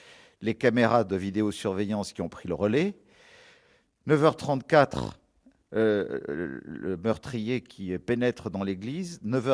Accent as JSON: {"language": "French", "town": "Nice", "region": "Provence-Alpes-Côte d'Azur", "country": "France", "tie": "born or raised there", "said": "je suis originaire de Nice, natif de Nice, mais aussi de mon petit village de Saint-Étienne-de-Tinée, dans le parc national du Mercantour"}